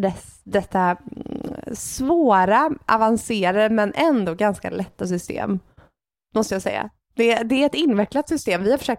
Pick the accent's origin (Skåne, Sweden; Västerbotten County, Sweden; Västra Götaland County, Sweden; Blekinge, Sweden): Västra Götaland County, Sweden; Gothenburg; vi är uppvuxna i Göteborg.